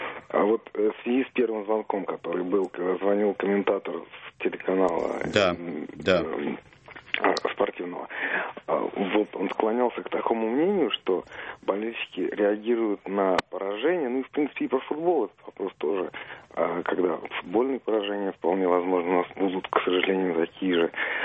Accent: Moscow, Russia; да, я из Москвы.

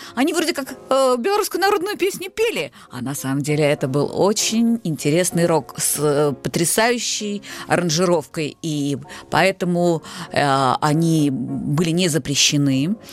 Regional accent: Belarus; now in Moscow, Russia; поскольку я из Беларуси

